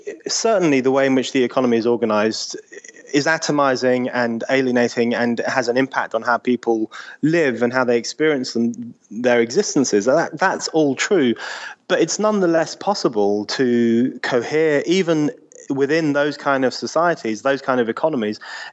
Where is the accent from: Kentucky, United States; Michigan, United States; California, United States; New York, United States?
New York, United States; New York City; You know, I'm a New Yorker.